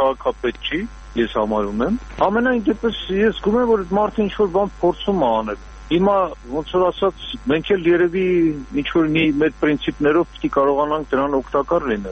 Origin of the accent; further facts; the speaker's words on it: Yerevan, Armenia; Ես ազատ երևանցի եմ